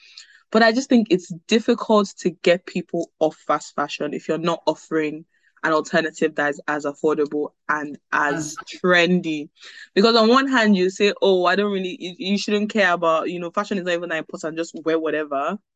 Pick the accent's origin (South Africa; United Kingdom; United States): United Kingdom; Anyway, I'm British